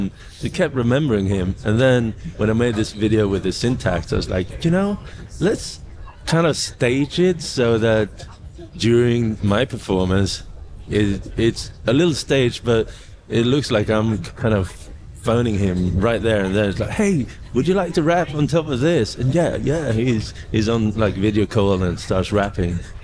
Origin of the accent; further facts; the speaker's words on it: Sweden; It's in Swedish, and I come from Sweden.